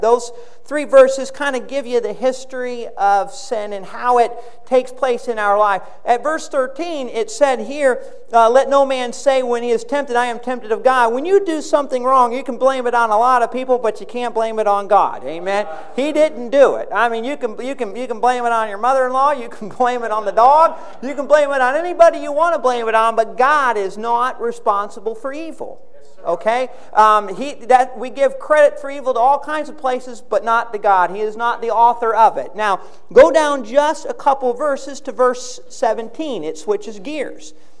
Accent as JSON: {"language": "English", "town": "Fort Myers", "region": "Florida", "country": "United States", "said": "I'm from Fort Myers, Florida. That's Thomas Edison Winter home."}